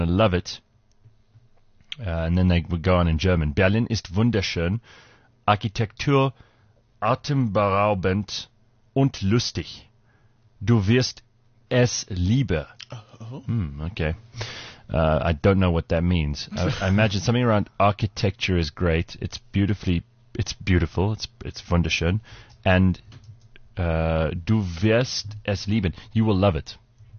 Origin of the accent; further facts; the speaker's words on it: Johannesburg, Gauteng, South Africa; now in Cape Town, South Africa; I come from Joburg, and I'm well accustomed to crazy storms. I've been living in Cape Town for just over a year now